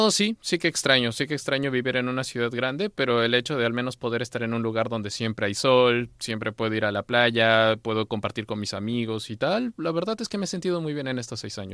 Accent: Lima, Peru; Yo vengo de Lima, es una ciudad que está al lado de la costa del Pacífico, en una zona tropical. Entonces he crecido siempre al lado del mar y pues extraño mucho la playa.

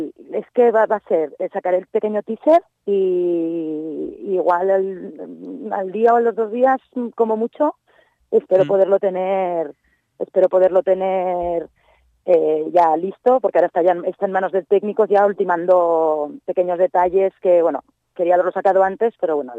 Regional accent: Netherlands; también pasé mi infancia y mi adolescencia en Holanda

